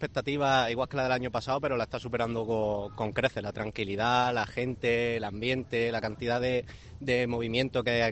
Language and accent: Spanish; Baza, Andalusia, Spain; Yo vengo desde Granada, desde el pueblo de Baza.